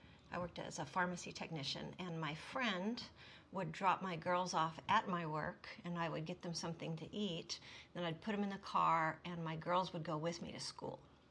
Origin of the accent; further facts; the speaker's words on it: Bakersfield, California, United States; now in Olympia, United States; No, I did not. I grew up in Bakersfield, California.